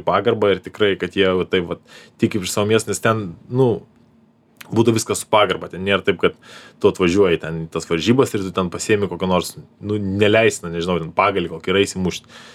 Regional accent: Vilnius, Vilnius County, Lithuania; pašilaičius gyvenęs, vis laik augau Žirmūnus.

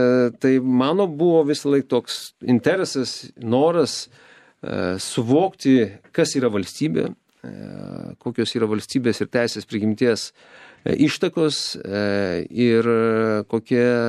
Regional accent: Skuodas, Klaipėda County, Lithuania; Aš gimiau ir užaugau Skuode, mieste, kur prasideda Lietuva, kaip aš vadinu.

